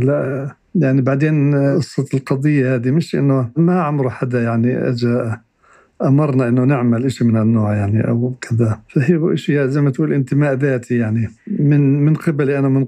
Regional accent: West Bank, Palestine; فإحنا ربينا إنه إحنا أردنيين يعني مش إشي ما ضايقنا يعني، مش غلط، بالعكس كان في أصدقاء كتير من الأردن عندنا في المدرسة وطلعنا زي الإخوة يعني، بس فقدنا كتير من هويتنا.

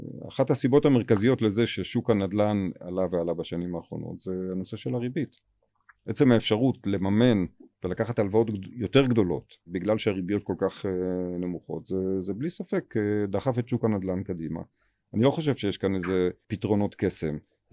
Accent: Tel Aviv, Tel Aviv District, Israel; לא, לא, הרי אני תל אביבי.

